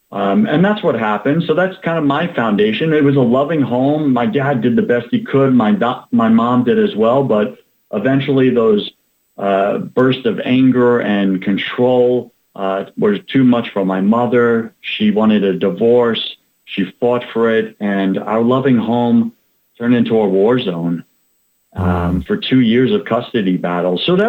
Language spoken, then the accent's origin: English; Long Island, New York, United States; accent: New York; now in Tampa, United States; I grew up on Long Island, so New York. Forgive me for all those people who do not like the New York accent. I get it, but that's what God gave me, so sorry.